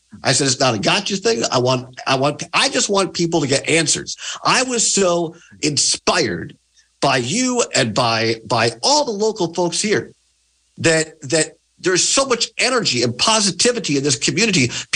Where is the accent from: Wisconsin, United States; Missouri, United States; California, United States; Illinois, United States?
Wisconsin, United States; Richland Center; Great to be back in the Driftless region, the Driftless area here, my hometown, and back at my home station